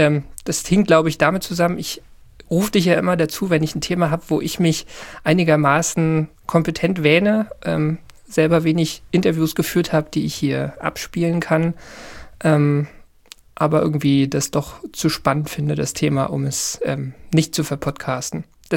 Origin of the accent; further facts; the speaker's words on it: Berlin, Germany; ich bin ja in Ostberlin groß geworden